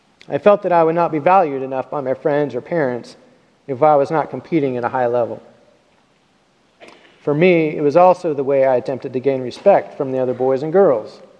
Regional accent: Grants Pass, Oregon, United States; I was born and raised in Grants Pass, Oregon.

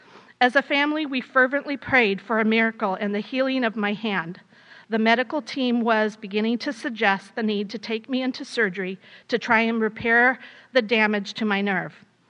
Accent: Long Beach, California, United States; I was born in Long Beach, California, and spent the first 9 years of my life living just a few blocks from the beach.

